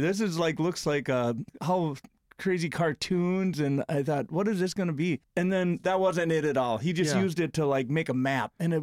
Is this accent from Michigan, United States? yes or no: no; Minnesota, United States; now in Duluth, United States; I grew up in Minnesota, but sort of by Alexandria.